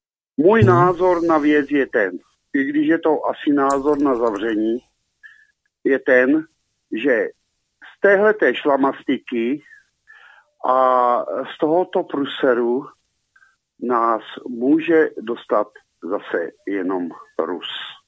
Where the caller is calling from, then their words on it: Moravia, Czechia; jsem posluchač z Moravy, jo, já nevím v těch Čechách, jak to je, ale na té Moravě